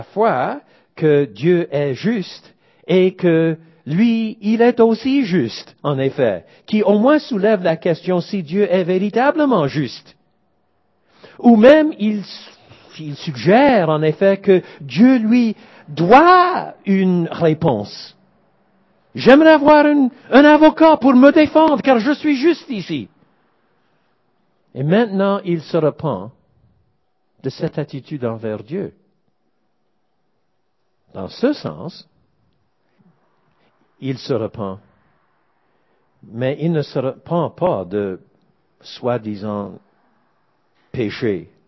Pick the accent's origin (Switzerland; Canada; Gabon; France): Canada; Drummondville, Quebec; Je me souviens quand j'étais jeune, à Drummondville, tout près de Montréal